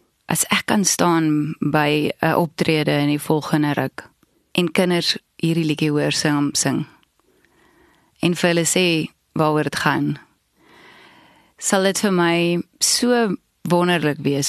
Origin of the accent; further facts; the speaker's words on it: Windhoek, Khomas, Namibia; Ons het groot geword in Windhoek